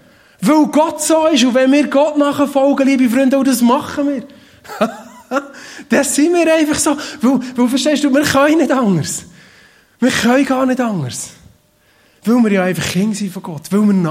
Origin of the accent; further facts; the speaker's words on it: Switzerland; Wir sind Schweizer, gell?